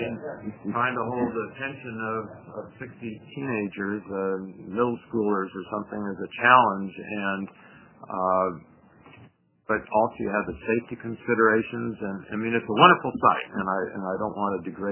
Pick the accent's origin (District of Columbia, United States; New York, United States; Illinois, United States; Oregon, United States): Oregon, United States; from Marion County